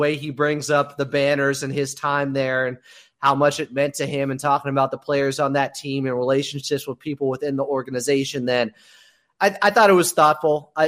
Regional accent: Sacramento, California, United States; But I'm from Sacramento, and I remember when they put up the Pacific Division Championship banners.

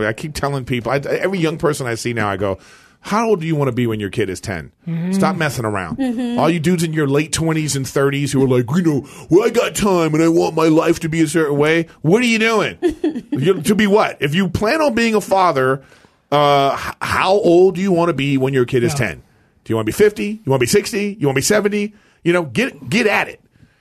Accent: Los Angeles, California, United States; Like mid-Wilshire area, like, you know, in L.A.

